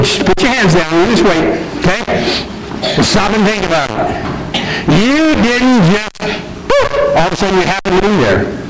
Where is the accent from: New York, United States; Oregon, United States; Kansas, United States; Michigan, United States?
Kansas, United States; I come from Kansas, not from Minnesota. Not Paul doesn't, but … does. Come from Kansas, not from Minnesota. My background is more Dutch-German.